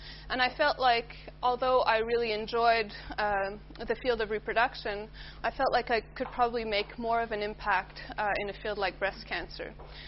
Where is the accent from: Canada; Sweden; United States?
Canada; now in Australia; You'll have noticed that I don't have an Australian accent. That's because I'm Canadian. I grew up there, and that's where I did my PhD.